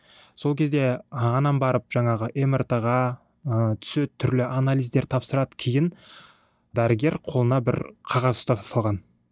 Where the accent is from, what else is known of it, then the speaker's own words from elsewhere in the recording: Zhanaauyl, East Kazakhstan Region, Kazakhstan; Мен туып өскен ауыл, Шығыс Қазақстан облысы, Тарбағатай ауданы Жаңаауыл ауылына